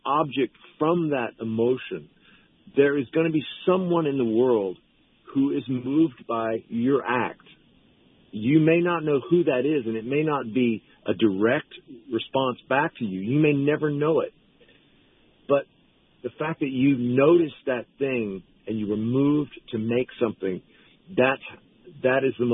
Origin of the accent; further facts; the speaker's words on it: Texas, United States; I'm an Anglo from Texas, and I grew up on a farm and stuff.